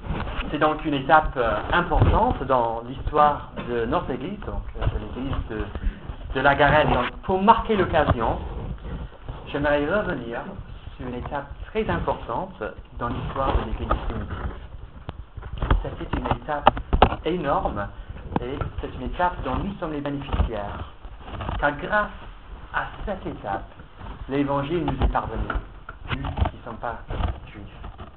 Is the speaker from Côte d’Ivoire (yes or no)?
no; United Kingdom; French is a second language; m'a demandé si j'étais anglais. Et donc j'ai dit oui, je suis anglais.